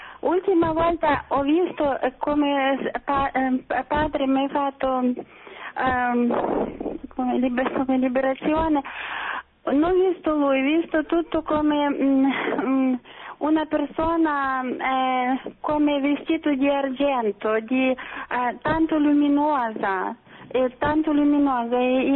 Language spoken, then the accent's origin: Italian; Russia; Italian is a second language; now in Naples, Italy; Sono da Napoli